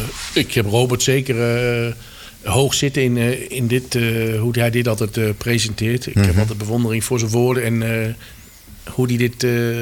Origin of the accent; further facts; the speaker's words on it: Deventer, Overijssel, Netherlands; ik dacht, ben ik nou de enige omdat ik uit Deventer kom.